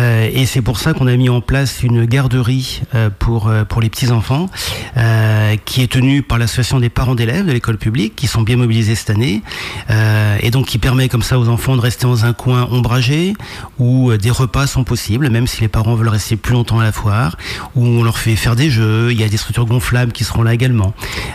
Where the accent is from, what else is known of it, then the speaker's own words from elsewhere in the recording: Pays de la Loire, France; Alors classiquement, quand on est de Vendée, on dit souvent que les juilletistes sont pas comme les haussiens.